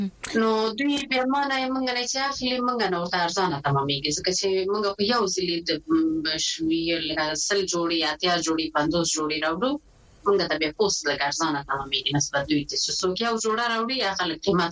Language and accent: Pashto; Maidan Wardak, Afghanistan; زه د افغانستان یم، خو په دې په میدان وردګ ولایت یم، او کلمې افغاني دي، نو ټول کلی افغاني دي.